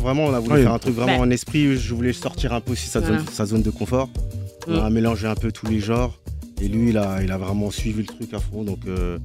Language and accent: French; Paris, Île-de-France, France; born there; Je suis né à Paris, après j'ai beaucoup voyagé.